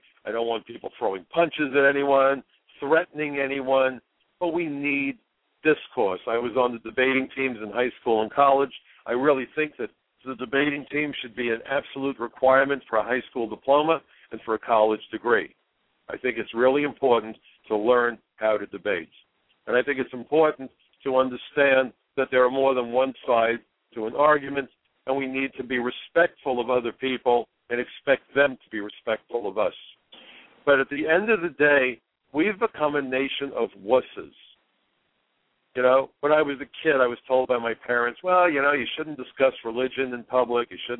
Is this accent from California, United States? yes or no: no; New York City, New York, United States; since I saw up close and in person what happened to our country and to my town. You know, I'm a New Yorker. The ashes landed on me. My neighbors were slaughtered.